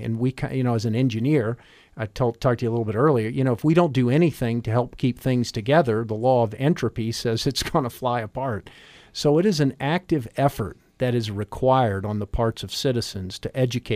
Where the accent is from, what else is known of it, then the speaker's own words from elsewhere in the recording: Chesterfield County, Virginia, United States; also born or lived in Washington, D.C.; the story goes, I was born in Washington, D.C., but raised outside of Richmond, Virginia. And in the late 60s, early 70s, we played Rebels Against the Yankees where I grew up. And in Chesterfield County, Virginia